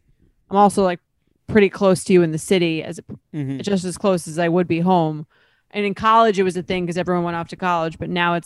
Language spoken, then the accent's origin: English; New York, United States; now in New York City, United States; I think for me, maybe because I'm from Long Island, so, and I live in New York City.